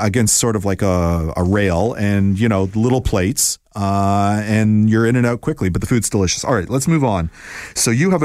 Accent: Toronto, Ontario, Canada; I'm born and raised in Toronto and I'm in my 50s.

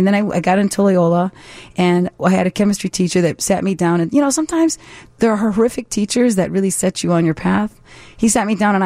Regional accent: Illinois, United States; I grew up on Addison. I was born in Addison and Racine.

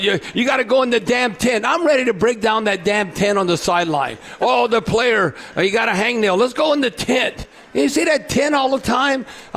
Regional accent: Cut Off, Louisiana, United States; Come on, just because I'm from Cutoff, they think, oh, no, he don't know what he's doing.

